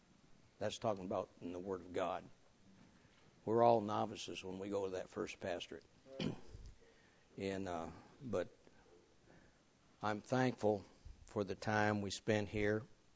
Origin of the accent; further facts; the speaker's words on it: Michigan, United States; now in Kentucky, United States; And so I spent 33 of my 75 years in Michigan. And people say, "Where are you from?" I'm from Michigan, but I'm thankful to be in Kentucky.